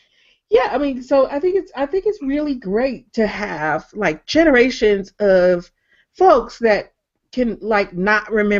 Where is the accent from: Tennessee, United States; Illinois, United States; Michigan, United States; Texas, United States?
Michigan, United States; because you know I'm from Michigan, so everybody, no matter, you know, no matter what race you were into hockey